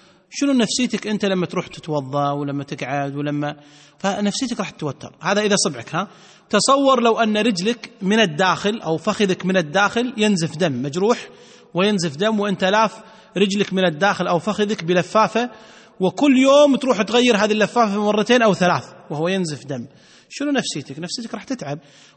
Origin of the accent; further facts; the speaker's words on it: Kuwait; عندنا في الكويت